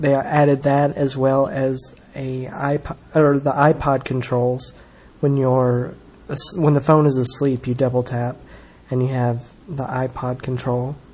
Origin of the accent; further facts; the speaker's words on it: Nashville, Tennessee, United States; Nashville, Tennessee.